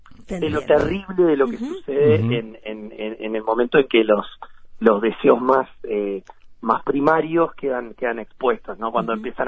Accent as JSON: {"language": "Spanish", "region": "Montevideo", "country": "Uruguay", "said": "Leo es de Fray Ventos y yo soy de Montevideo"}